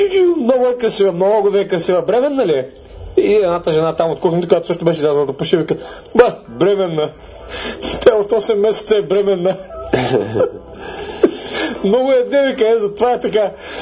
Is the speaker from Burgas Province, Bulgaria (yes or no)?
yes; Burgas, Burgas Province, Bulgaria; Е, аз все пак съм бургазлия.